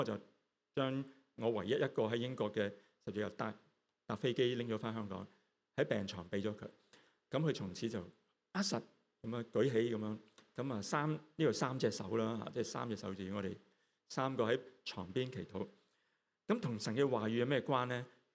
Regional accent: China; 其实都好似我哋中国人讲嗰只即系月光光照地堂年山呢啲歌咧

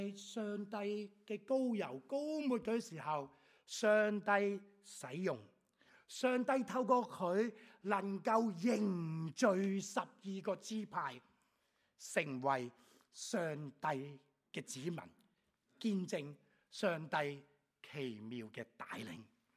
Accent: Hong Kong; 咁我哋都係香港人嘅少少現實嘅考慮啦。

